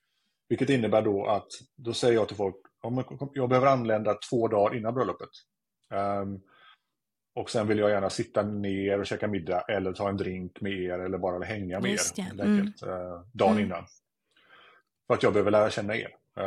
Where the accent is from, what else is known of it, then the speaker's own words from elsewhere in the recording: Sweden; Och det har väl lite med att göra att sociala interaktioner för mig kanske som svensk eller som gör mig väldigt eller mentalt utmattad helt enkelt.